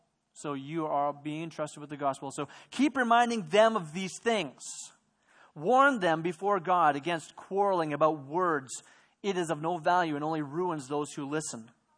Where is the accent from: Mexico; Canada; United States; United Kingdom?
Canada; Watson Lake, Yukon; I grew up in Watson Lake, Yukon, for most of my teenage and preteen years. And Watson Lake is a small town on the Alaska Highway.